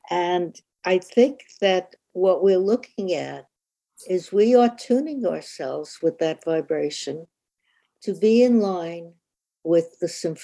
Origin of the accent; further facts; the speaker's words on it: New York, United States; I grew up in New York where everybody had to be fast.